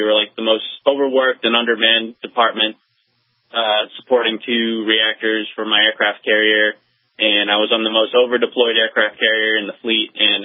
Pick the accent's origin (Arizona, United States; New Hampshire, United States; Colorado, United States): New Hampshire, United States; I'm originally from New Hampshire. I graduated out of Nashua High, and I ended up getting stationed in San Diego